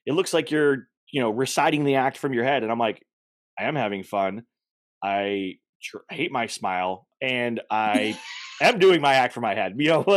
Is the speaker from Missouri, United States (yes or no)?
no; Texas, United States; I'd never been to like the ocean, like the Gulf of Mexico, because I grew up in Texas.